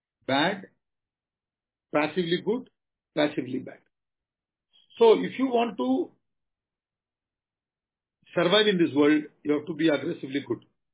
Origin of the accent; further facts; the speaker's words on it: Tamil Nadu, India; Now, see, I come from Tamil Nadu, south.